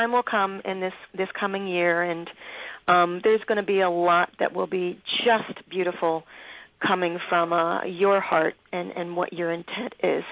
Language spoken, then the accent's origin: English; Philadelphia, Pennsylvania, United States; also born or lived in Baltimore, United States; in Philadelphia, my hometown, Baltimore, my adopted town, Washington, D.C., Virginia, this whole region up and down 95